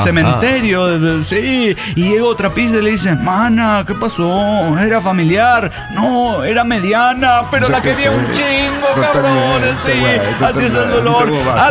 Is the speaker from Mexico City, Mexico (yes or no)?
yes; Mexico City, Mexico; de Ciudad de México.